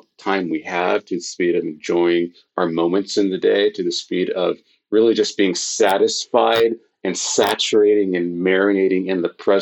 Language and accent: English; California, United States; I was born in California and I'm part Black, part white, part Native American. But I grew up with two white parents in a mostly Latino neighborhood with Jewish and Asian best friends.